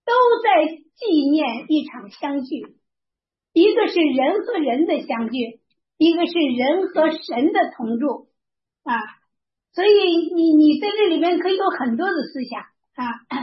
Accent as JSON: {"language": "Chinese", "country": "China", "said": "尤其是我们中国人的节日，是人所赋予的啊"}